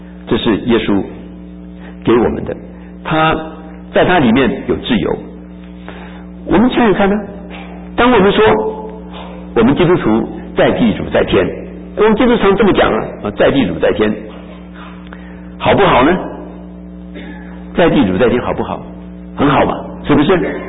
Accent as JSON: {"language": "Chinese", "country": "China", "said": "我们中国人都是很讲实际的啦"}